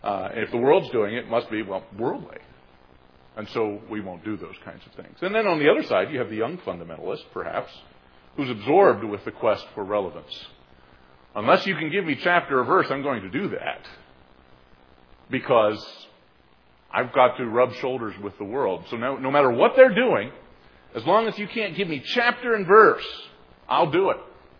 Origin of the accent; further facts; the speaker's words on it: Pennsylvania, United States; I grew up in Pennsylvania, hence the affinity for Penn State University here in their football program.